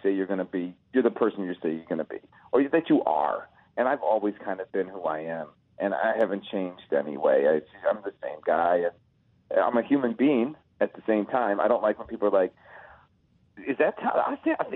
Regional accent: Chicago, Illinois, United States; Well, I grew up in Norwood Park on Chicago's far northwest side, at Taft High School, if anybody's looking for a reference plate.

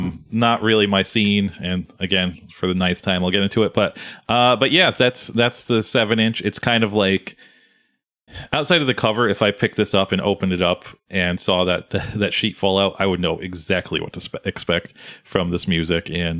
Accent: Connecticut, United States; And I can't really stereotype people from Connecticut because I'm from Connecticut and very poor. But there are poor parts of Connecticut.

